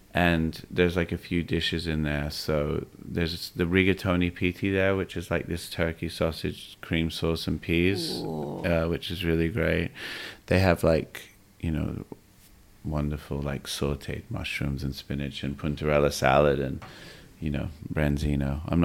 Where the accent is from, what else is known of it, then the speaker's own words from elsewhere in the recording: England, United Kingdom; And I just feel like growing up in England, this is like kind of romanticized ideal